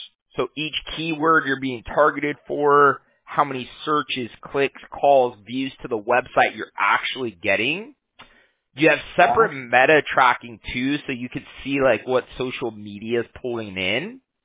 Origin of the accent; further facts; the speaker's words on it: Huntington Beach, California, United States; I'm from Huntington Beach, right?